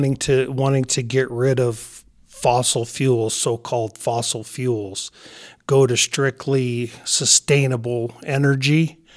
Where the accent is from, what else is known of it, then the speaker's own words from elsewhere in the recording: Wyoming, United States; I really enjoyed growing up in Wyoming with the freedoms that we have here.